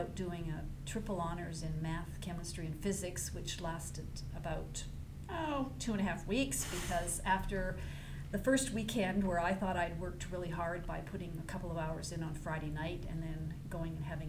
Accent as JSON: {"language": "English", "town": "Nelson", "region": "British Columbia", "country": "Canada", "said": "Okay, a small town girl. I'm from Nelson, British Columbia. My dad was born there."}